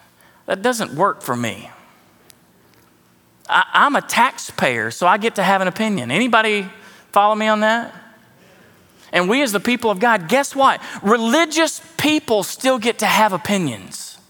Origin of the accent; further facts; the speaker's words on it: the South, United States; I mean, I know we grew up in the South. Y'all follow me, don't you?